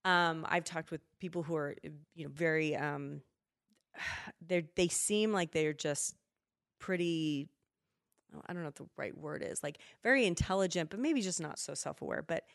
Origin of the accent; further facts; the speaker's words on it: Spokane, Washington, United States; I mean, I've been in the Pacific Northwest pretty much my entire life. Mm-hmm. I grew up in Spokane